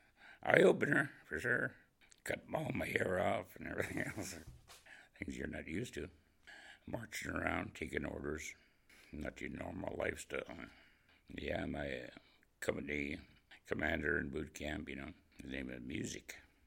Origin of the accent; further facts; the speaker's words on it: Alaska, United States; Where are you from? I'm from Alaska.